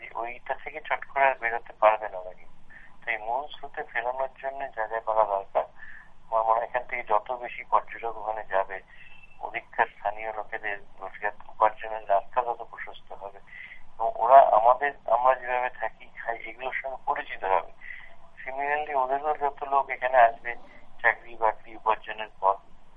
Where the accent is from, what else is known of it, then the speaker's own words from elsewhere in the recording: West Bengal, India; অর্থাৎ আমরা পশ্চিমবঙ্গের লোকরা, দার্জিলিং এ যাওয়ার চিন্তা করতে পারছি না।